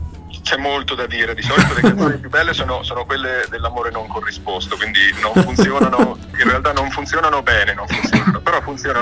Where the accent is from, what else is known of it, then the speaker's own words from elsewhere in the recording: Umbertide, Umbria, Italy; born there; Sono nato ad Umbertide, sì.